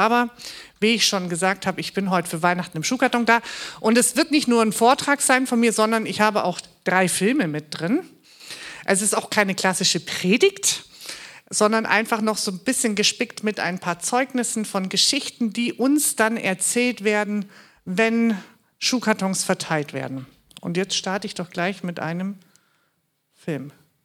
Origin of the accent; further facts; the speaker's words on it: Baden-Württemberg, Germany; accent: Swabian; also born or lived in Bavaria; Ich bin in Bayern geboren, in Württemberg aufgewachsen und jetzt wieder in Bayern. Ich bin zweisprachig erzogen. Hochdeutsch und Schwäbisch. Ich kann nämlich auch richtig Schwäbisch schwätzen.